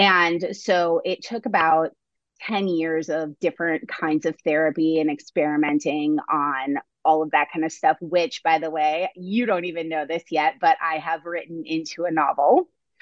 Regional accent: Minnesota, United States; moved away as an adult; now in Los Angeles, United States; I moved to Los Angeles from Minnesota when I was in my early 20s

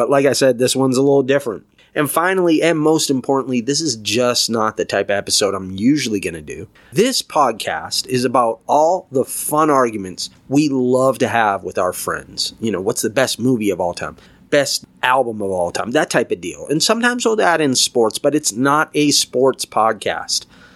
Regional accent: Boston, Massachusetts, United States; I'm originally from Boston. I live on the West Coast. Been out here for a little while.

